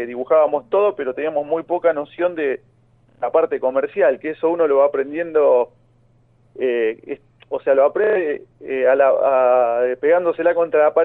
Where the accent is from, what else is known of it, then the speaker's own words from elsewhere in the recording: La Plata, Buenos Aires Province, Argentina; yo soy de La Plata.